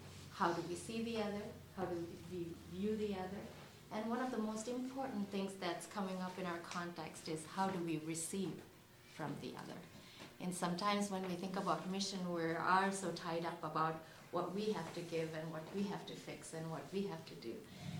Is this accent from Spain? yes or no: no; India; now in United States; I knew that as I grew up in India